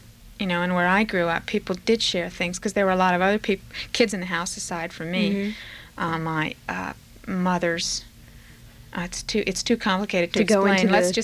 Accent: York, Pennsylvania, United States; I grew up the first 10 years of my life in York and Hanover, Pennsylvania, 12 miles north of the Mason-Dixon line, to my eternal embarrassment. I mean, of all places to be born, couldn't my mother have gotten her ass on the other side of that line?

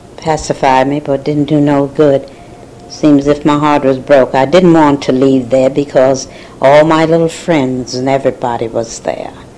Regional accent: Winston-Salem, North Carolina, United States; I don't think I met three lesbians from Winston-Salem, North Carolina. Even up to now.

